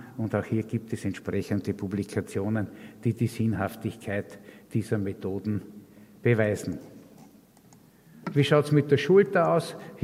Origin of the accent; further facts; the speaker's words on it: Austria; bei uns in Österreich